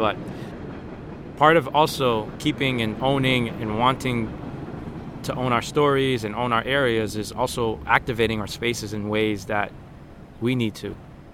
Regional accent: Dorchester, Massachusetts, United States; So I grew up in Dorchester, but I had the, you know, I was one of the lucky kids who got sent away to boarding school to play sports.

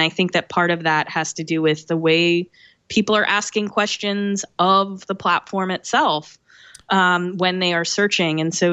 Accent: Massachusetts, United States; I grew up near Boston and had many, many experiences in Salem.

